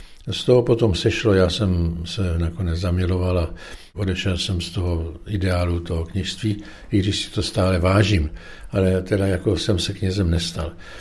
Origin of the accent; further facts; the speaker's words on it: Brno, South Moravian Region, Czechia; jenomže já jsem byl z Brna, pracoval jsem v Brně